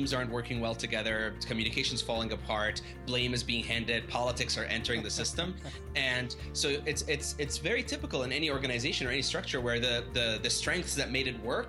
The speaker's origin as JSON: {"language": "English", "country": "Egypt", "moved": "as an adult", "lives_now": "Boston, United States", "said": "I'm originally from Egypt and I moved to Boston where I did a master's in divinity, theological studies."}